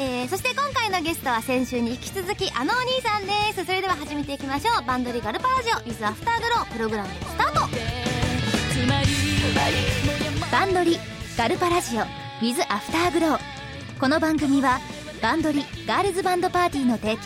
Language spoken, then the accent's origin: Japanese; Yamanashi, Japan; 私と同郷、山梨県出身だから